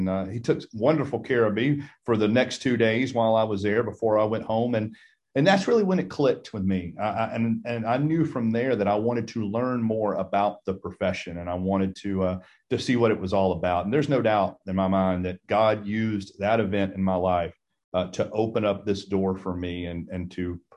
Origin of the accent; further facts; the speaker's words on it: Marietta, Georgia, United States; I'm from originally from the Atlanta area. I grew up in Marietta, Georgia. I went to North Cobb High School and played football there